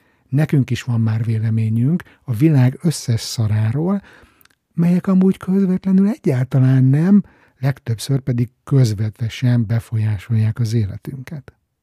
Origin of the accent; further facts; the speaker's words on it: Budapest, Hungary; now in Stockholm, Sweden; elmúlt 12 évben mindig ideiglenesnek vettem az otthon töltött napokat, heteket, tudtam, hogy vár vissza a stockholmi életem, egy turista voltam a szülővárosomban.